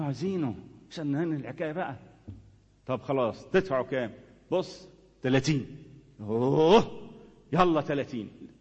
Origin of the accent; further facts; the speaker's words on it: Upper Egypt, Egypt; ده حتى عندنا في الصعيد يا اخي يقول لك العيش والملح ما يتخانش